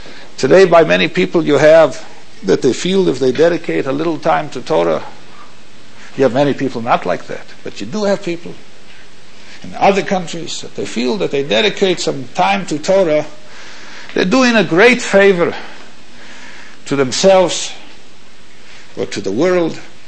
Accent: Minneapolis, Minnesota, United States; This is my hometown, Minneapolis.

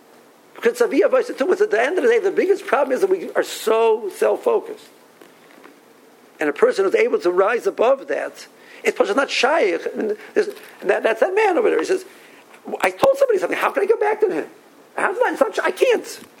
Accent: Cleveland, Ohio, United States; now in Silver Spring, United States; I came from Cleveland, went to the out of town. I went to Tel Shiva, which is like, you know, straight, and I ended up in Silver Spring

